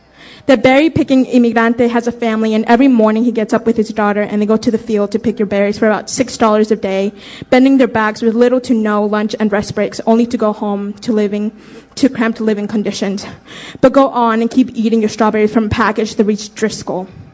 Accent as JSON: {"language": "English", "town": "Portland", "region": "Maine", "country": "United States", "said": "I come from Portland, Maine, and I am a junior at Casco Bay High School, and I'm a first-generation American and proud child of immigrants from El Salvador."}